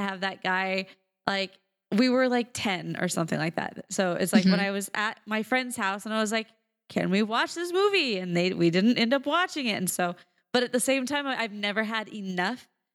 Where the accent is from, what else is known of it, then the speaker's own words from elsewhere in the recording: Arizona, United States; I'm from Arizona. We're Morgan and I from Arizona.